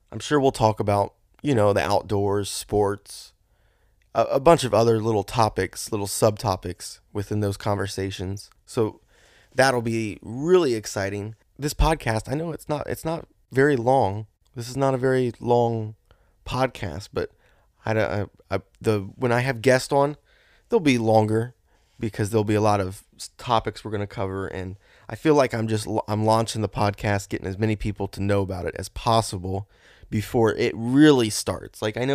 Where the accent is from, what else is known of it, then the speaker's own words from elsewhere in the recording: Ohio, United States; also born or lived in Florida / Tennessee; I was born in Florida in the Gulf side. Moved to Tennessee when I was about a year or two old. Then from Tennessee, I moved to Ohio. Went to went to kindergarten, then moved back to Tennessee